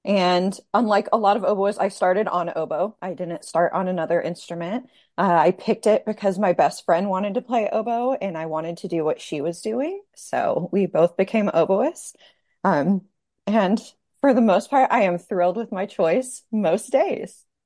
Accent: Texas, United States; So I grew up in Texas and I had a private lesson teacher like my sixth grade year

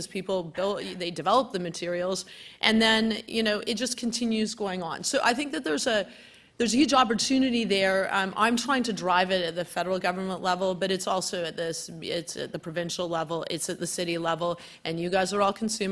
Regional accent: Hamilton, Ontario, Canada; I'm originally from the Hammer, Hamilton, so we have like a rivalry, but it's okay. I went to U of T, so Toronto's all right.

